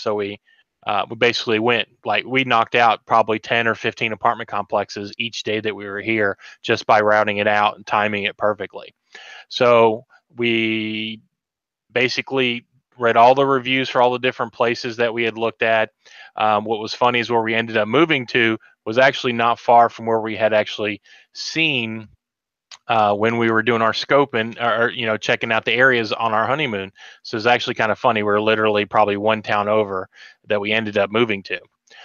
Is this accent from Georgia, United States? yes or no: yes; Georgia, United States; moved away; also born or lived in Miami, United States / Maryland, United States; I've lived in several different places. Georgia, I was born in Georgia, moved to Maryland 2008. But when I was a kid, I lived in Miami for a bit. but most of my life was in Georgia.